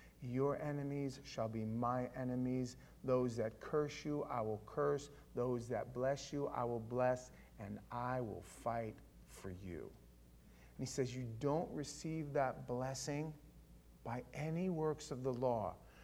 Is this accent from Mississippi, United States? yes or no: no; New York City, New York, United States; Now, I grew up in New York, in Queens, in Howard Beach.